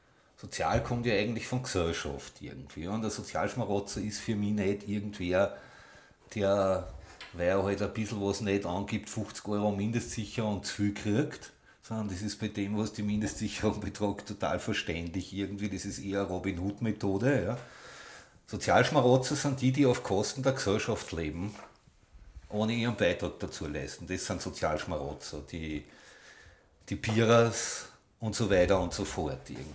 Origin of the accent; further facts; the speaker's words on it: Austria; born there; sind wir in Österreich geboren und haben die Staatsbürgerschaft